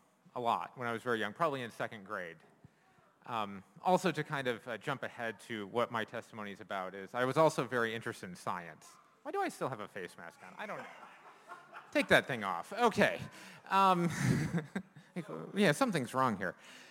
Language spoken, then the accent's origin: English; Michigan, United States; born there; I'm from America. And with that, I was born in the state of Michigan, up by Canada.